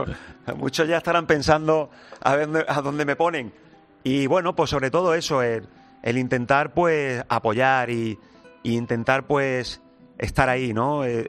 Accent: Spain; Esto es España. Nosotros somos españoles. Esta es nuestra cultura.

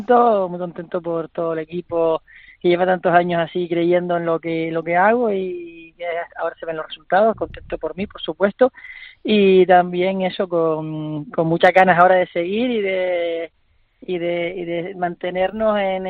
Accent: Canary Islands, Spain

